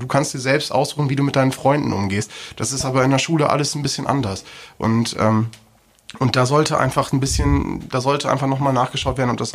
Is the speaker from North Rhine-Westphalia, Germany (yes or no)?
no; Lower Saxony, Germany; Ich komme ja aus Niedersachsen